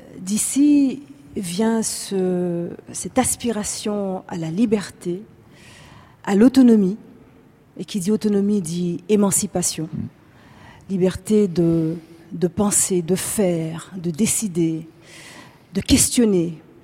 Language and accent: French; Haiti; Et de là d'où je viens, d'Haïti où je suis née